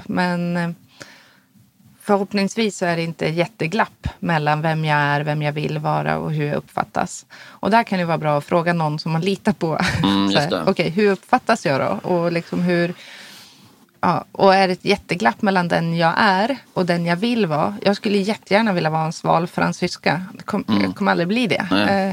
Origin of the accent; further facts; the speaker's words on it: Östersund, Jämtland County, Sweden; Jag är ju uppvuxen i Östersund.